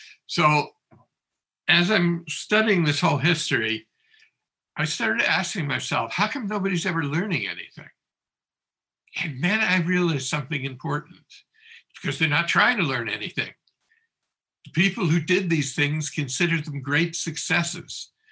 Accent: Hartford, Connecticut, United States; I grew up in Hartford, but my family was from Boston, and I knew nothing about salmon.

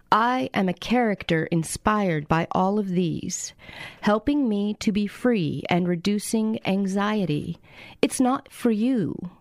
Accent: Shreveport, Louisiana, United States; born there; Well, I was born in Shreveport, Louisiana. I've lived all over the U.S.

